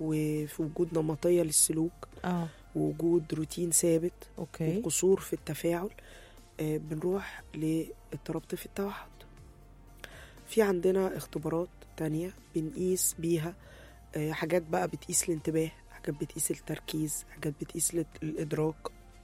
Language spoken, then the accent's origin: Arabic; Egypt; انا عربي فهستخدم اللغه العربيه بلهجه بلدي، يعني انا مصري